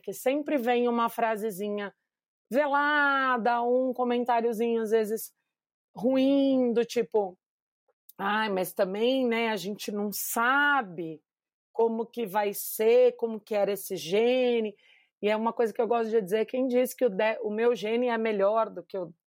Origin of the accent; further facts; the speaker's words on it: São Paulo, Brazil; moved away as an adult; now in Goiânia, Brazil; Eu sou de São Paulo, né? Moro em Goiânia há 9 anos